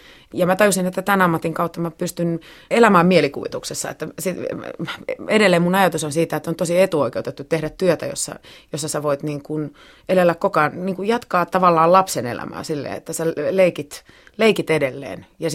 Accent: Oravala, Kymenlaakso, Finland; Oravala on mun kotikylä, joo.

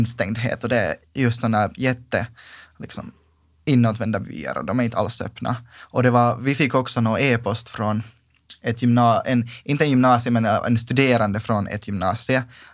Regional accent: Sipoo, Uusimaa, Finland; Jag kommer alltså från Sibbo, och det är relativt liksom fine där

